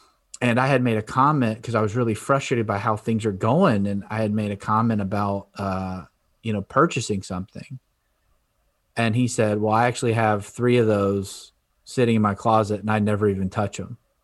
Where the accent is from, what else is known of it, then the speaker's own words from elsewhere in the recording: Ohio, United States; now in Florida, United States; I'm a Browns fan. I'm from Ohio. I live in Florida now, but I'm a Browns fan.